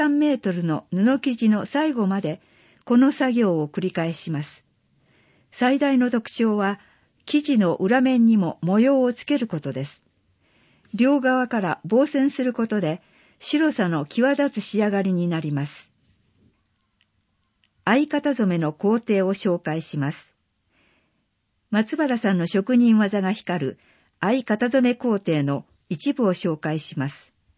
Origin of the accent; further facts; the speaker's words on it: Tokyo, Japan; born there; moved away as an adult; now in Kimitsu, Japan; 東京で生まれ、19歳で君津市に移住して39年。